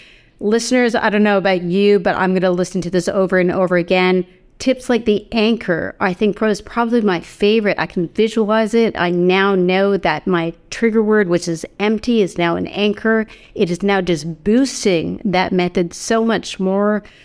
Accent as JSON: {"language": "English", "country": "Canada", "said": "I'm that Canadian, like, you know, the Forrest Gump, like, hey, good morning."}